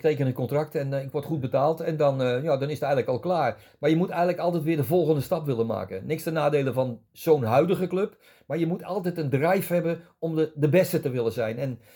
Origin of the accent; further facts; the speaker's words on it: Utrecht, Netherlands; Kijk, ik kom gewoon als jochie uit Utrecht van de straat.